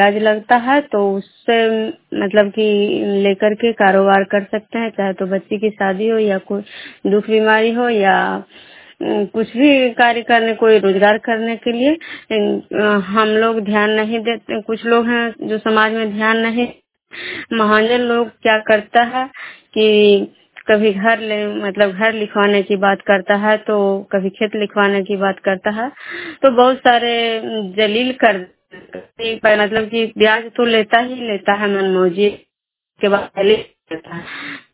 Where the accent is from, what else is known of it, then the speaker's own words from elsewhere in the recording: Vishnupur, Bihar, India; मैं विष्णुपुर ग्राम खजरा पंचायत नालंदा जिला नगर प्रखंड की निवासी हूँ।